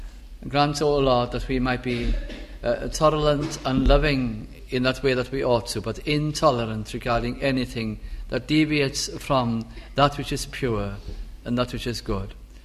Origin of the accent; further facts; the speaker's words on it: Bolton, North West England, United Kingdom; I suddenly and naturally became very, very burdened for my hometown in Bolton, Lancashire.